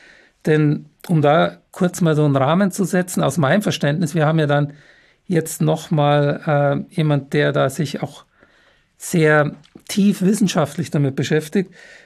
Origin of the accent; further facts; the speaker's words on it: Munich, Bavaria, Germany; born there; ich bin ein echter gebürtiger Münchner. Das ist ja jemand, wo sowohl Vater als auch Mutter in München geboren sind.